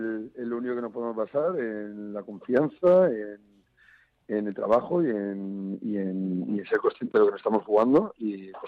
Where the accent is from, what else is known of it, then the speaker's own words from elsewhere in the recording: Madrid, Community of Madrid, Spain; yo soy de Madrid